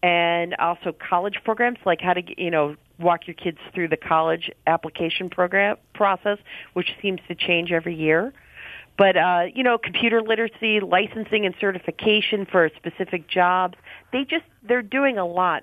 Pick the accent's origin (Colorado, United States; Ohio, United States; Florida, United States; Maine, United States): Ohio, United States; Cleveland; I grew up in Cleveland.